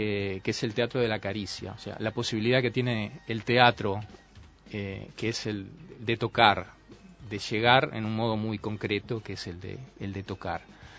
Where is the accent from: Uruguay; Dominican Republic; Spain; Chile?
Uruguay